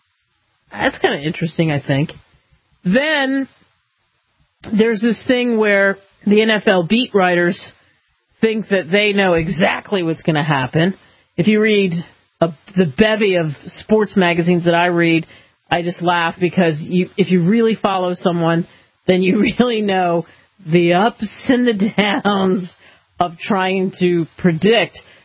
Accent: New Jersey, United States; People love to do this, and since I'm from Jersey, this is why I'm picking this one

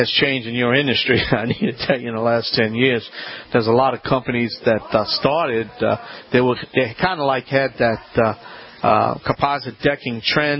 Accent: Louisiana, United States; from the Bayou Land, the originator.

